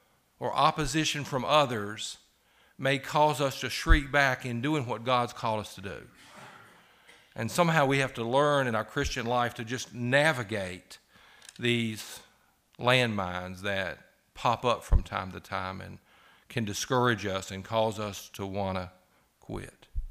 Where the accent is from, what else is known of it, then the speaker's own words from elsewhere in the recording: Bible Belt, United States; being an American in the Bible Belt, we don't face as much opposition as other people